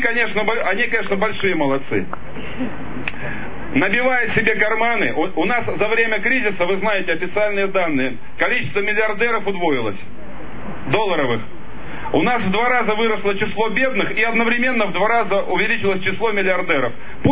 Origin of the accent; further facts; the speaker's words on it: Siberia, Russia; Я уже как сибиряк говорю.